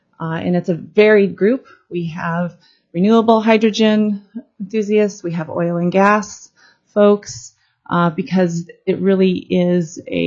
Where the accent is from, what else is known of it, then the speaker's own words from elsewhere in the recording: Anchorage, Alaska, United States; I am an Alaska kid. I was raised in Anchorage, and am happy to be back here in Alaska since 2014